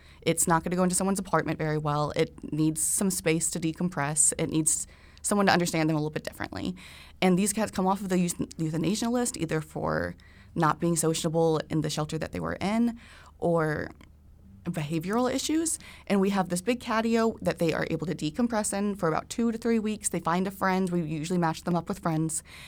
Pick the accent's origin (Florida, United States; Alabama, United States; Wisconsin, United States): Florida, United States; Newberry; I'm from Newberry originally, and I wasn't aware of this program. And I'm from an area that had lots of outdoor cats.